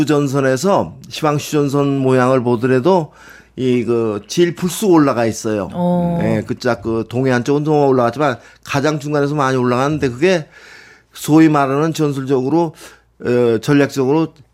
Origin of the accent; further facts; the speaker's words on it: Pyonggang, Kangwon, North Korea; now in South Korea; 저 그때는 내가 이북이 고향 그 평강인데